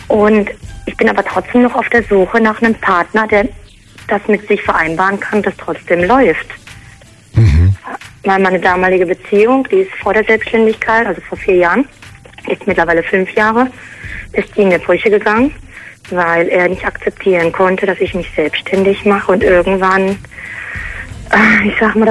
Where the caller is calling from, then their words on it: Kandel, Rhineland-Palatinate, Germany; Ja, aus Kandeln, Rheinland-Pfalz.